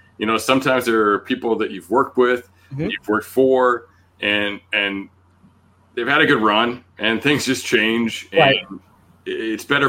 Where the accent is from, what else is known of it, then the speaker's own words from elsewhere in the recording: Fremont, Ohio, United States; born there; now in Rhode Island, United States; I was born in Fremont, Ohio. Spent very little of my life in Ohio, to be honest with you. But I'm out here in New England as well, living in Rhode Island right now.